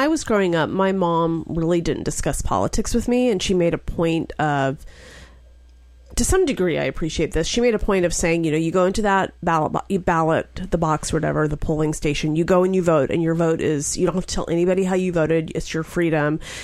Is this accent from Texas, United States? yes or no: yes; Texas, United States; I'm on election night, I was ready to break up with my home state.